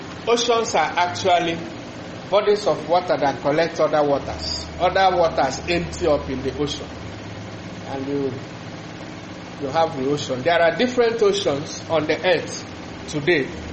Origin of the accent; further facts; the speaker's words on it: Imo, Nigeria; I'm from Imo State, Imo River.